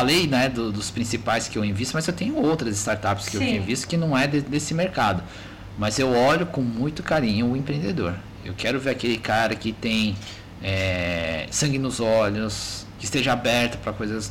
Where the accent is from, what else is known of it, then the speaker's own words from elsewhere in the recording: São Paulo, Brazil; born there; Porque eu sou brasileiro, sou nascido em São Paulo